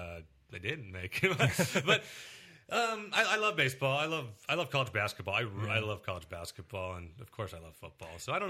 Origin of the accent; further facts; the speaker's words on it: Omaha, Nebraska, United States; also born or lived in Pennsylvania / Little Rock, Arkansas; I was born in Pennsylvania, but okay. I moved when I was young. My dad works at the railroad, so then we moved all over the place when I was a kid. But okay. I remember Little Rock, Arkansas, and then we moved to Omaha in second or third grade